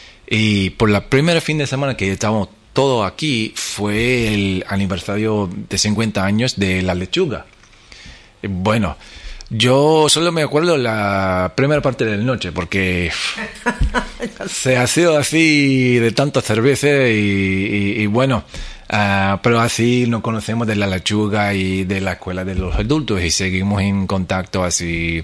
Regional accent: United States; pues soy estadounidense, yo puedo pasar a Estados Unidos

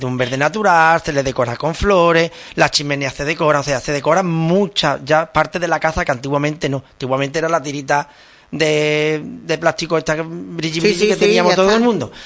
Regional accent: Burgos, Castile and León, Spain; now in Lebrija, Spain; voy a decir Burgos, venga, mi tierra, que nací allí.

